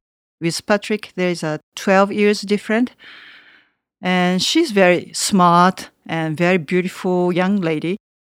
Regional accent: Tokyo, Japan; English is a second language; now in Savigny, France; A big city like Tokyo, I'm from Tokyo. So big city to Savigny, small village, it was a very big change for me.

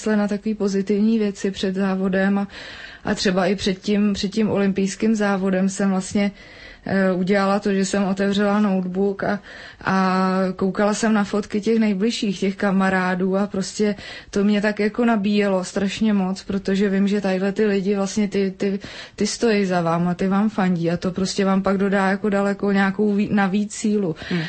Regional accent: Jablonec nad Nisou, Liberec Region, Czechia; protože já jsem z Jablonce nad Nisou, tak my jsme prostě projížděli Jizerský hory už v 5. třídě

